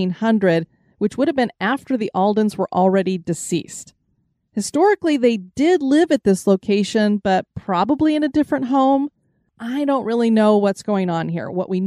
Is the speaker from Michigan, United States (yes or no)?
no; Colorado, United States; Yeah, I mean, you came from California, I came from Colorado.